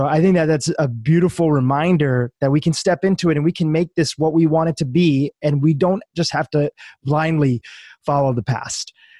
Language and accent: English; India; my background is I'm from India.